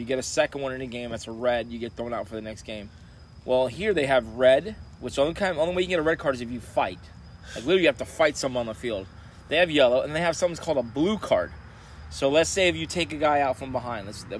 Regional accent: Florida, United States; But, I grew up down here in Florida. We don't fucking play hockey

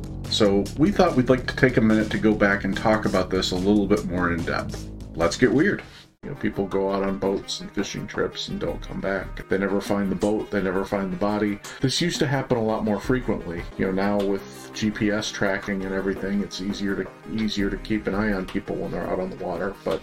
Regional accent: Lake Michigan, United States; growing up on Lake Michigan, I remember hearing all the time about how treacherous that lake is

